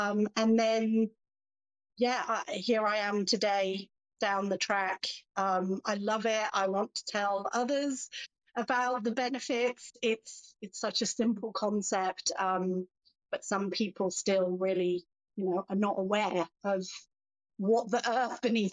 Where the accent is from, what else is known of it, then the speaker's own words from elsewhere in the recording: England, United Kingdom; moved away as an adult; now in Australia; I grew up in England.